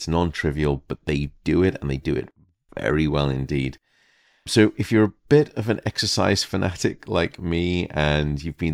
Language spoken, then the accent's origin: English; England, United Kingdom; now in United States; A few years ago, the Sleep Council in my home country of England surveyed over 1,200 couples.